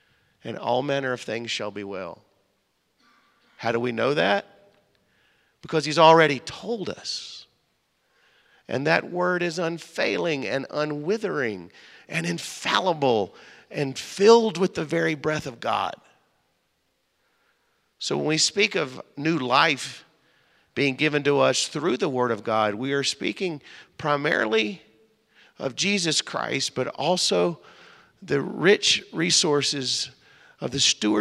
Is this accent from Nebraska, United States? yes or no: no; Meridian, Mississippi, United States; I'm from the bottom of the map. The bottom. I am from Meridian, Mississippi. We talk slow, but we contract our words.